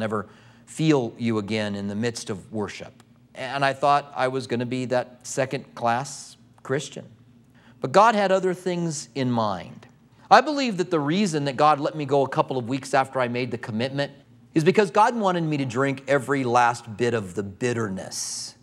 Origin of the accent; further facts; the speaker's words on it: Clinton, Iowa, United States; born there; I was born in Clinton, Iowa. I ran into a guy here recently that was also from Clinton.